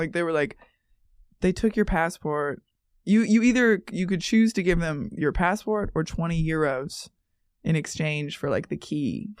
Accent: Minnesota, United States; I'm from Minnesota. We all did that.

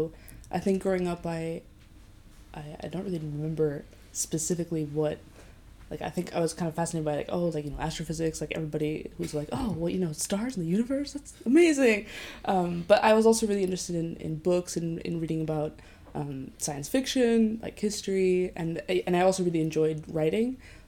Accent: Basque Country, Spain; also born or lived in United States; I'm from the Basque Country in Spain, near the border with France, and so I grew up there. But my family moved around a lot when I was younger, so we lived in the US for 3 years.

